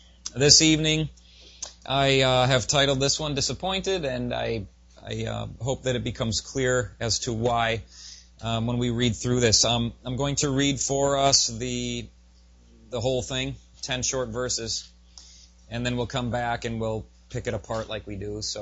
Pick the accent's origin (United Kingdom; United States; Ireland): United States; Pepin, Wisconsin; I grew up in the Pepin, Wisconsin area, Lake Pepin. It's on the Mississippi River.